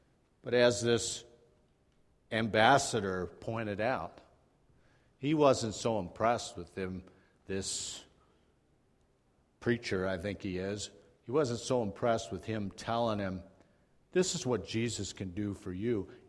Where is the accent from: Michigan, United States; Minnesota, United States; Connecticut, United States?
Minnesota, United States; So, I'm supposed to know this. I'm from Minnesota.